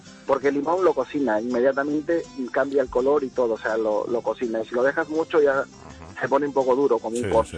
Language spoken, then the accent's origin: Spanish; Peru; un plato típico que es de Perú, que es de mi pueblo